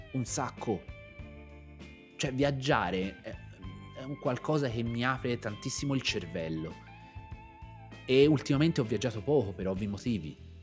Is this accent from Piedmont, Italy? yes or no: no; Tuscany, Italy; Io aprivo un workshop anni fa dicendo che, essendo toscano, qualche parolaccia scappa